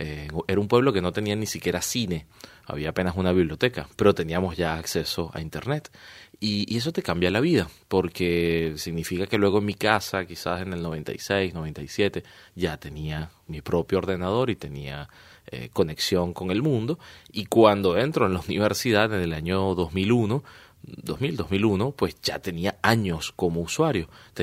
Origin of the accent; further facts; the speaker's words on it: Caracas, Capital District, Venezuela; vengo de Caracas, Venezuela, soy periodista y ciberactivista.